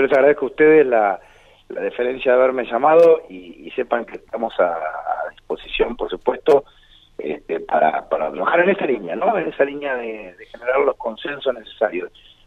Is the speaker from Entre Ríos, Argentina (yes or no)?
yes; Gualeguaychú, Entre Ríos, Argentina; mi historia en Gualeguaychú, y mi pertenencia, que así va a ser, si Dios quiere, toda la vida, a mi pueblo, a mi lugar, a mi ciudad.